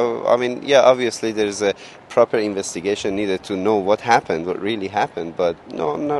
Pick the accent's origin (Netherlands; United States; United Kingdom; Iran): Iran; Oh, yes. I've seen that in where I come from. And you see that in the Middle East all the time, right? I'm from Persia, Iran.